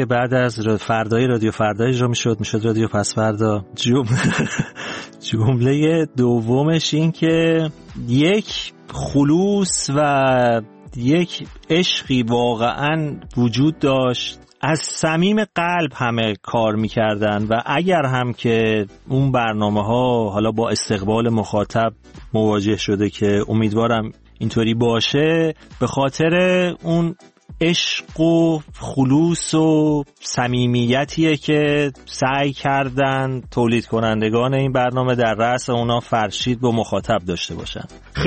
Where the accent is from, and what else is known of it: Tehran, Tehran Province, Iran; born there